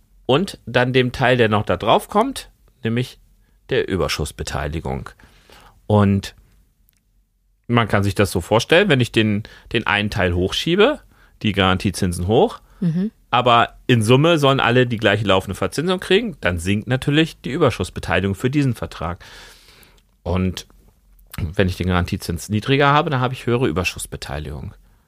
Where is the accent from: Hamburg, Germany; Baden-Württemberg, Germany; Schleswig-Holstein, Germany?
Schleswig-Holstein, Germany; Sylt; ich bin nicht auf Sylt geboren, sondern ich bin da erst mit ungefähr 5-6 Jahren hingezogen und bin dort dann bis zum Zivildienst geblieben.